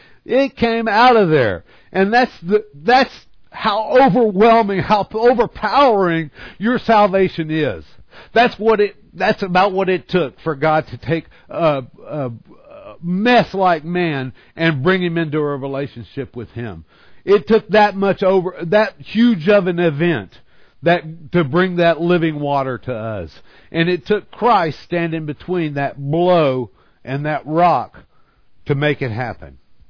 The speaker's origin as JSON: {"language": "English", "region": "Texas", "country": "United States", "said": "Kadesh, or Kadesh, I'm from East Texas, so I say Kadesh, right?"}